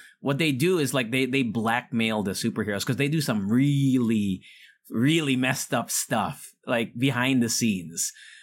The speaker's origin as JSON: {"language": "English", "country": "United States", "tie": "born or raised there", "said": "Because I used to be super into teleserye when I was growing up in the States."}